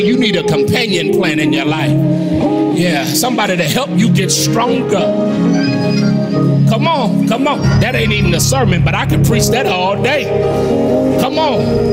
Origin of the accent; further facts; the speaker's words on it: Chicago, Illinois, United States; she from Philly, I'm from Chicago. We don't know nothing about no garden.